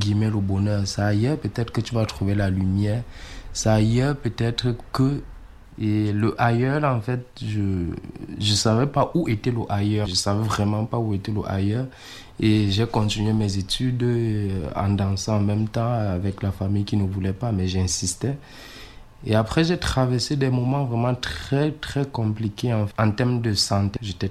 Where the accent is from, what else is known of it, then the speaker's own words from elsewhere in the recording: Cameroon; Je suis né au Cameroun, j'ai grandi au Cameroun.